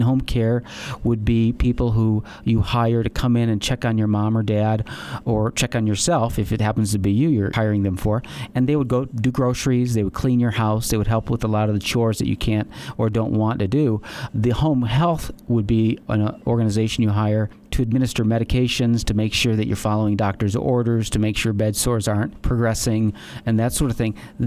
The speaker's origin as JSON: {"language": "English", "region": "Illinois", "country": "United States", "said": "I'm from Illinois. I'm from the Midwest."}